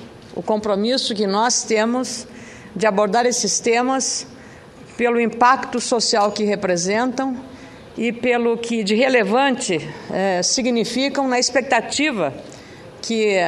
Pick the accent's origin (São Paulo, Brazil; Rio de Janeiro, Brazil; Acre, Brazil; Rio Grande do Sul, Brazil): Rio Grande do Sul, Brazil; nós somos do Rio Grande do Sul, onde nasceu a Companhia Aérea Rio-Grandense, a Varig.